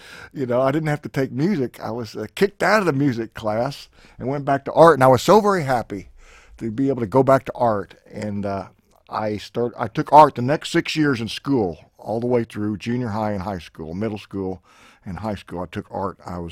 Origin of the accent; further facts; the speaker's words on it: Houston, Texas, United States; I was born in Houston, Texas, and that's where I was born, yes. I don't remember, but I was. When I grew up, it's Houston.